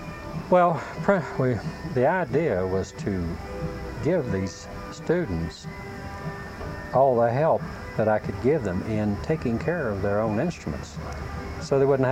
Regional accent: West Virginia, United States; No, I grew up in the southern part of Upshur County, same county that Buckhannon's located in. It's about 20 miles, I suppose, from Buckhannon.

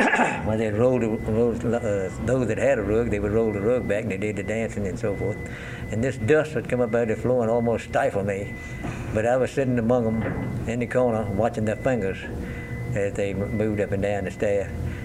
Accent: Danville, Virginia, United States; from Exmoor, Virginia. Born and raised near Danville, Virginia, at the foothills of the mountain.

